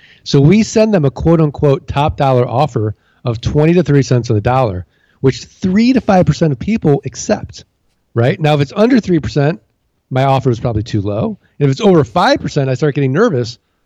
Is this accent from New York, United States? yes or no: no; St. Louis, Missouri, United States; Well, Pat, I'm from St. Louis, Missouri. I'm from the Show Me State. I don't believe him.